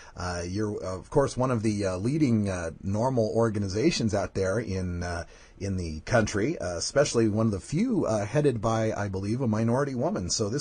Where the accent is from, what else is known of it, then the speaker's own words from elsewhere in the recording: Oregon, United States; So we're going to go here to my home state of Oregon